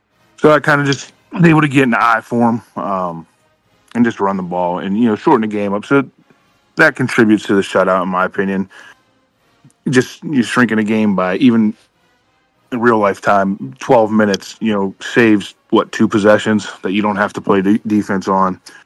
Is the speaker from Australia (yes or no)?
no; Ohio, United States; also born or lived in North Carolina / Pennsylvania; I was born in North Carolina, and then we lived there for a little bit, but then I moved in Ohio, and that's where I went through grade school and went into high school